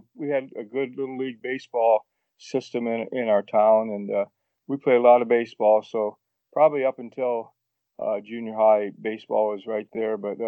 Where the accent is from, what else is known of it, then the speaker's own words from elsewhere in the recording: Monroeville, Ohio, United States; So in Monroeville, Ohio, real small town near Norwalk and Sandusky, that was my hometown, Monroeville, Ohio.